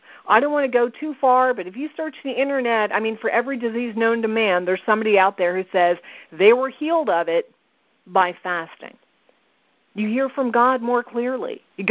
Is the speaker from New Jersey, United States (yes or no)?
yes; New Jersey, United States; But I'm from New Jersey, so I'm serving it up straight tonight